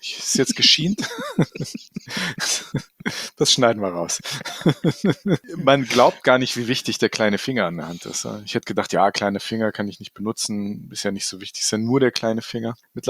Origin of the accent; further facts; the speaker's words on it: Northern Germany, Germany; Ich bin Norddeutscher.